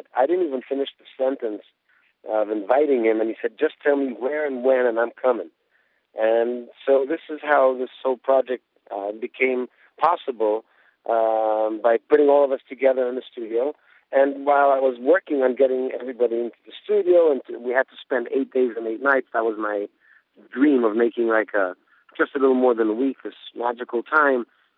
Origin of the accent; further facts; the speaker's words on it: Spain; also born or lived in Israel; I was born in Israel, but I spent my teenage years in Spain.